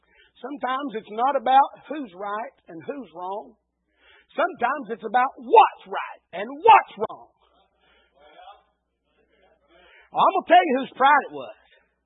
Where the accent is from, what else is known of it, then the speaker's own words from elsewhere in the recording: Alabama, United States; I'm from Alabama. Blood thicker than water, y'all.